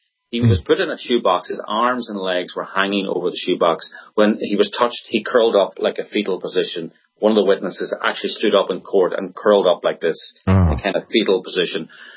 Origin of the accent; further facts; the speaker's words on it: Northern Ireland, United Kingdom; I'm from Northern Ireland, sorry, I'm small, I'm petty, I'm from Northern Ireland, I'm aggressive.